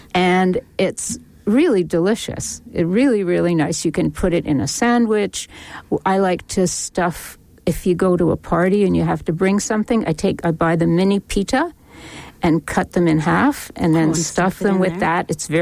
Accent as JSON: {"language": "English", "town": "Montreal", "region": "Quebec", "country": "Canada", "said": "originally, I'm from Montreal."}